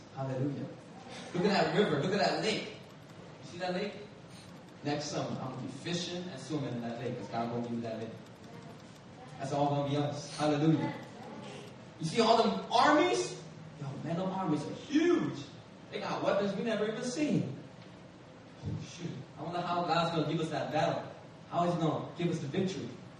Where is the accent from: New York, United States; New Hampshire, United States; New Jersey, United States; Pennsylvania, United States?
Pennsylvania, United States; Philadelphia; English is a second language; fist fights on the streets of Philadelphia. All right? Especially when I couldn't talk English. When I couldn't speak English, they were just like, you know, well, what did you say?